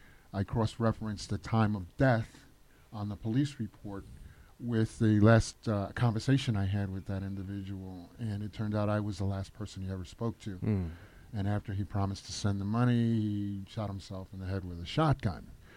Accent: Brownstown, Saint Ann, Jamaica; now in New York, United States; I was born here in New York, but I spent my formative years in Jamaica, Brownstown, St. Anne's Parish, Mon.

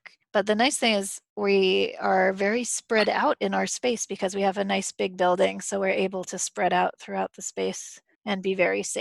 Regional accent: Hudson, New York, United States

